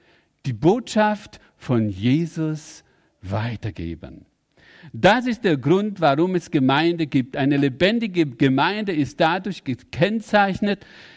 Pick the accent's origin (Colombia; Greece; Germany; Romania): Romania; Transylvania; moved away; In meiner Herkunftsgemeinde aus Siebenbürgen, wo ich herkomme, da wurde sehr viel Wert darauf gelegt, dass wir evangelisieren. Und das war ja gar nicht so ungefährlich, weil wir lebten in einem kommunistischen Regime